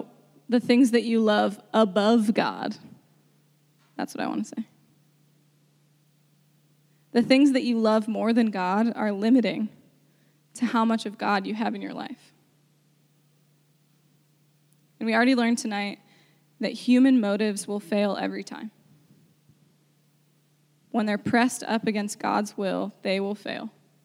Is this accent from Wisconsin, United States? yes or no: no; Cleveland, Ohio, United States; I am from Cleveland, people.